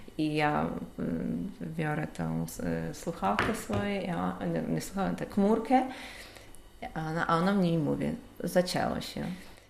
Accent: Kyiv, Ukraine; Polish is a second language; moved away as an adult; now in Poland; jestem z Kijowa, mam 39 lat. Przyjechałam tu po wybuchu wojny, tak, na całej Ukrainie w marcu 2022 roku.

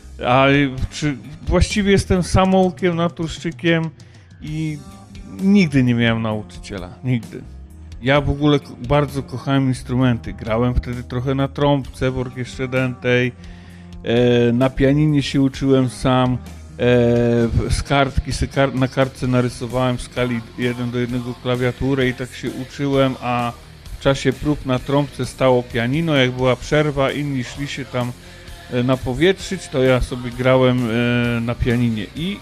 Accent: Darłowo, West Pomeranian Voivodeship, Poland; Ja pochodzę z małego miasteczka, Darłowo, i w latach 80. nie miałem od kogo się uczyć za bardzo tam.

